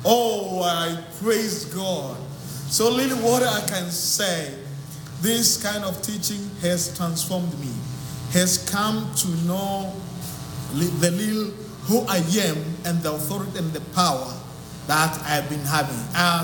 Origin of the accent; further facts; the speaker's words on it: Mauritius; I'm from Mauritius.